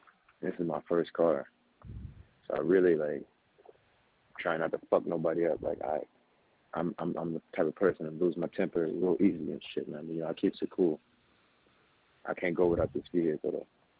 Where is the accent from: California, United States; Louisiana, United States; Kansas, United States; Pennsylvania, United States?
California, United States; Los Angeles; I'm born and raised in South Central LA.